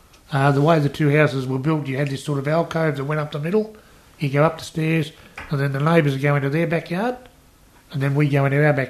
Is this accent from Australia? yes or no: yes; Millers Point, New South Wales, Australia; what binds us together is the fact that we grew up together in Millers Point. You know, I played football for Millers Point. I grew up there. I had a business in Millers Point.